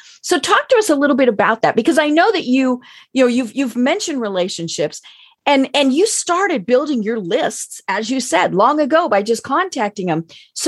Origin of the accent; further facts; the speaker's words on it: Denver, Colorado, United States; I'm from Denver, where for many years we had the Rocky Mountain News and the Denver Post.